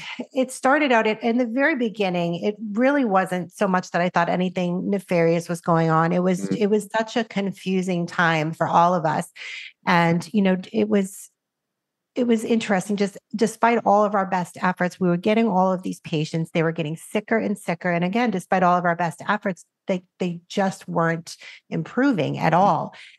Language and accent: English; Boston, Massachusetts, United States; moved away as an adult; now in Tennessee, United States; So I'm a born and raised Bostonian. I grew up in Boston, Massachusetts. But, you know, I've been living in Tennessee for the past 20 years now.